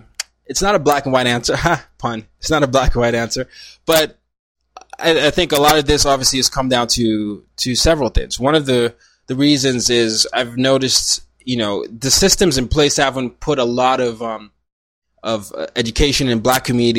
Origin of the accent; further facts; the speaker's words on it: Nigeria; also born or lived in Sweden; Nigeria, I'm Nigerian. I was born in Nigeria, moved to Sweden, then came back to Nigeria. Then there was Burkina Faso, then there was Vietnam, and there was the United States.